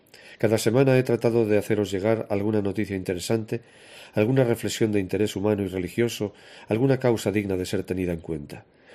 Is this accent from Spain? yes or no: yes; Castile and León, Spain; Enviado por el Papa Francisco, llegaba a mi tierra leonesa para caminar junto a gente conocida y querida.